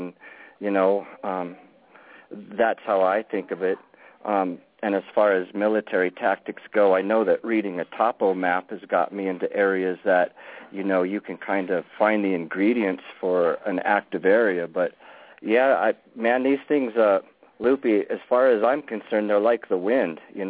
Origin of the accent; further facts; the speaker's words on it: Lookout Mountain, Colorado, United States; I've always known about Bigfoot growing up in the mountains of Colorado. I was raised on Lookout Mountain, Colorado.